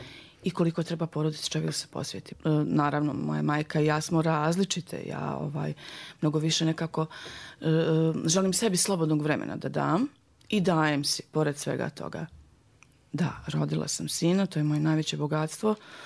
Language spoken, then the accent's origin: Serbian; Banja Luka, Republika Srpska, Bosnia & Herzegovina; A otkada je postojala Sarajevska akademija, znači od kako je otvorena, ja sam bila druga iz Banja Luke.